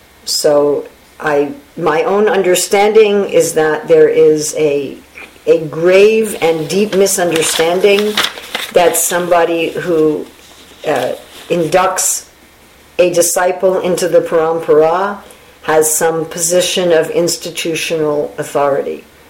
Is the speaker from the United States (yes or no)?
yes; New York City, New York, United States; I'm from New York City, where everything is done very fast.